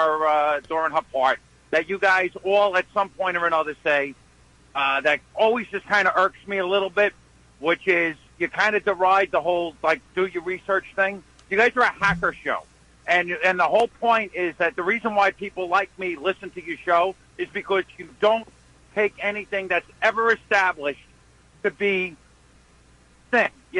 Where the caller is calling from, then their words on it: Queens, New York, United States; I'm calling you from the Long Island Expressway.